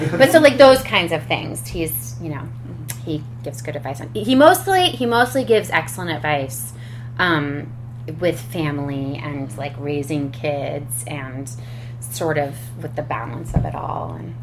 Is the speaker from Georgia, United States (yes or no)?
no; Connecticut, United States; I was raised in Connecticut